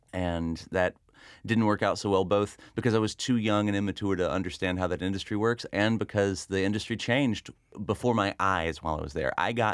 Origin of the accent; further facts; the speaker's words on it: Pensacola, Florida, United States; I grew up in the Gulf Coast of Florida, but we grew up in a part of Pensacola that was definitely very much more Alabama. So that's what I usually say, is I grew up in a small Alabama town called Pensacola, Florida.